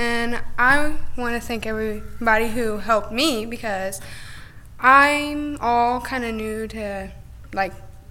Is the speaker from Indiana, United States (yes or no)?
yes; Clay City, Indiana, United States; because I'm from Clay City, and I don't know anybody from Jasonville.